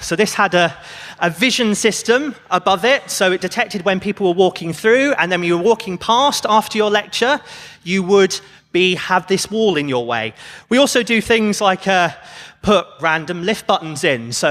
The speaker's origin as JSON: {"language": "English", "town": "Plymouth", "region": "South West England", "country": "United Kingdom", "said": "I'm from Plymouth"}